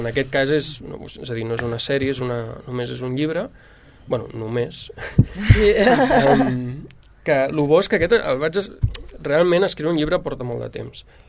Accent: Sabadell, Catalonia, Spain; perquè sóc de Sabadell

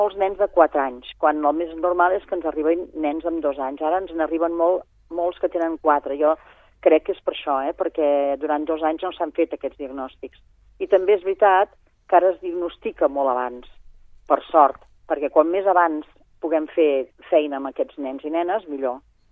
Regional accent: Sabadell, Catalonia, Spain; moved away as an adult; Jo sóc de Sabadell, tot i que em vaig marxar als 21 anys i ja no he tornat, i tinc família a Sabadell

